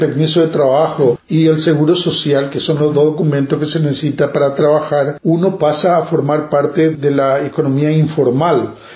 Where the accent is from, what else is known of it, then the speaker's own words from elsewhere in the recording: Paraguay; now in United States; Originariamente yo soy de Paraguay, pero he vivido en diferentes países por carreras, por mi profesión, y termino acá en Estados Unidos en busca de oportunidades como cualquier otro inmigrante.